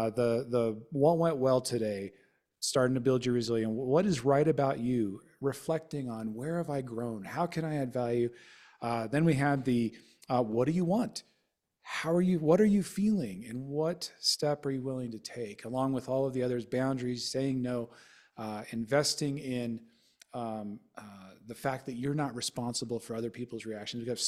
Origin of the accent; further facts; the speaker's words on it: Colorado, United States; so I grew up in Colorado, no ocean experience, right?